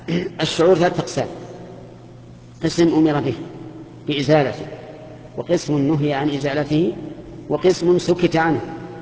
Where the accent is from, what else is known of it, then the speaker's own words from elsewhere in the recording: Saudi Arabia; لا سيما الذي في بلادنا السعودية